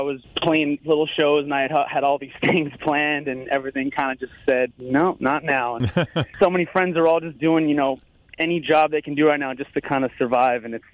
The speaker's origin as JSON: {"language": "English", "town": "Tarrytown", "region": "New York", "country": "United States", "said": "I'm from Tarrytown, yep."}